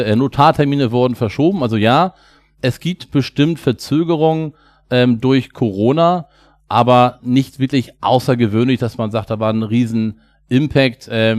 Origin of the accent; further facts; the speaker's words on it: Hamburg, Germany; Wir kommen beide aus Hamburg